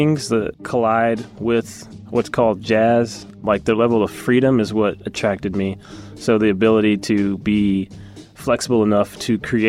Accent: Atlanta, Georgia, United States; born there; also born or lived in Japan / England; So I was born in Atlanta, and then I was a military brat. So I actually was moved around a lot. So I like to say I'm not from anywhere. So we lived overseas. We lived in Japan and England

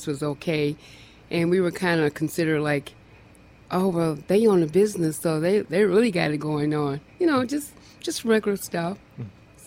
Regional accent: Mississippi, United States; born there; I was born in Mississippi.

